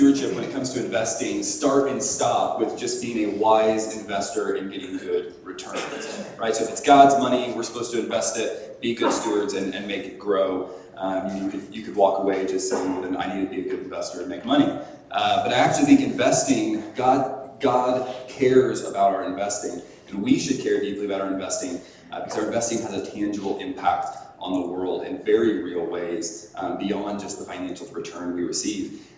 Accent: Austin, Texas, United States; now in Colorado, United States; Well, anyway, I grew up in Austin, like I said, and moved up here to go to Colorado Christian University

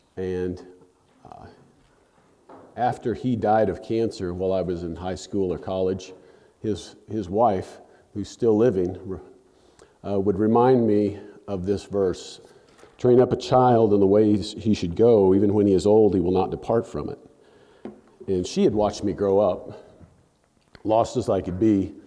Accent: Ozark, Missouri, United States; So growing up in Southwest Missouri, I graduated high school from Ozark, Missouri, between Branson and Springfield in 1986, went up to college at Southwest Missouri State.

